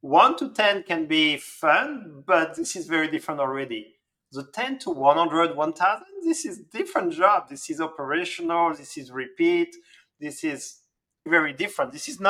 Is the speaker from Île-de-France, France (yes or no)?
no; Lille, Hauts-de-France, France; English is a second language; I'm from Lille